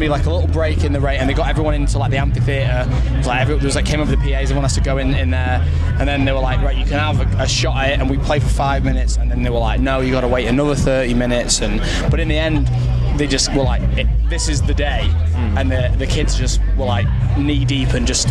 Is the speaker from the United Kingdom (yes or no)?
yes; Wales, United Kingdom; Yo, I'm from Wales, mate.